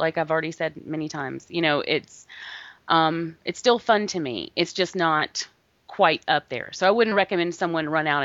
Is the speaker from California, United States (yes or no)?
no; Atlanta, Georgia, United States; well, I'm from Atlanta